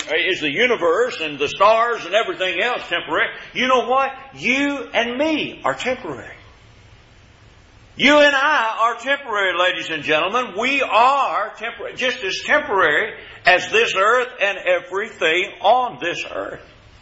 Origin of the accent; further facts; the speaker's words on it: Louisville, Kentucky, United States; You know, I was raised in Louisville, Kentucky. And I can remember as a young man growing up in Louisville